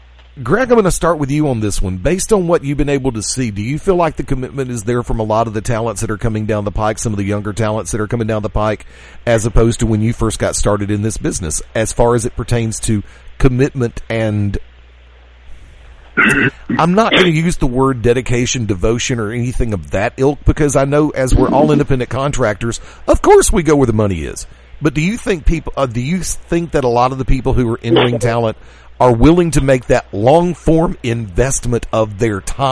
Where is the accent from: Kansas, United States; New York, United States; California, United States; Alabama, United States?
Alabama, United States; if the right circumstance were to come up here in my home state, I would listen.